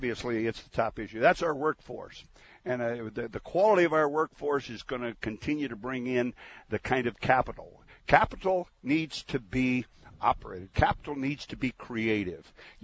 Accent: Caldwell, Idaho, United States; all the years that I've lived in Idaho all my life. I was born in Caldwell. And I went to schools. I went to private schools and public schools in Idaho. I went to college in Boise Junior College at the time and then the College of Idaho.

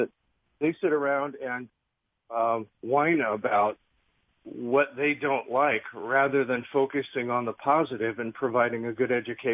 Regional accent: California, United States; now in Idaho, United States; And I came from the Bay Area of all places.

